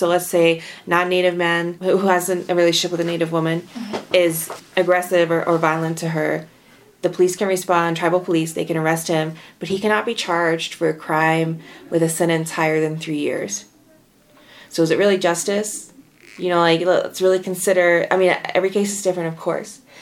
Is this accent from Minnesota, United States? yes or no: no; Oklahoma, United States; You know, Oklahoma. I'm from Oklahoma, so I feel fine taking that shot.